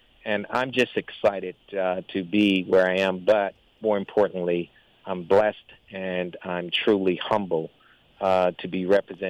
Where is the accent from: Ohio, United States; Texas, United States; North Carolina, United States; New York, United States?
North Carolina, United States; Wilson; I'm originally from Wilson, North Carolina